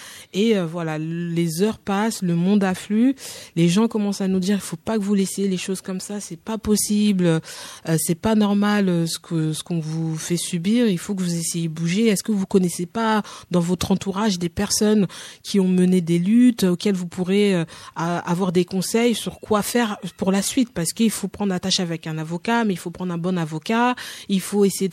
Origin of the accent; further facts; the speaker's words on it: Créteil, Île-de-France, France; Et nous, on vient de Créteil, on a grandi là-bas, donc on se connaît tous.